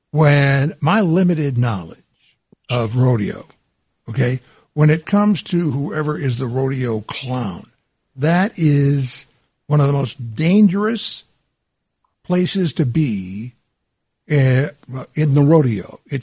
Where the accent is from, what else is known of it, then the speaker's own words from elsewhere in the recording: Michigan, United States; Well, I'm from Michigan.